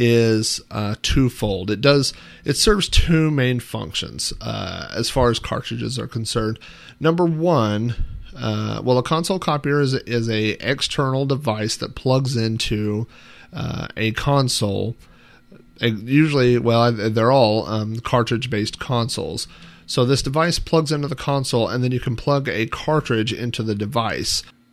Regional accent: Oklahoma, United States; as a kid and growing up in the Midwest, in the middle of Oklahoma

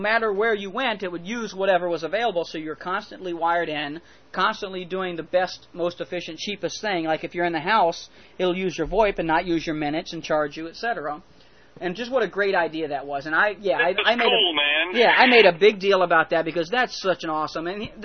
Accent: United States; As an American, it's frustrating.

